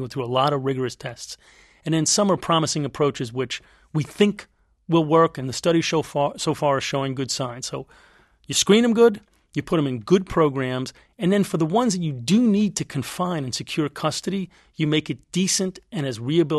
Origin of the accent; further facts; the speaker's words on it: Brooklyn, New York, United States; Growing up in Brooklyn, a lot of my friends got in trouble with the law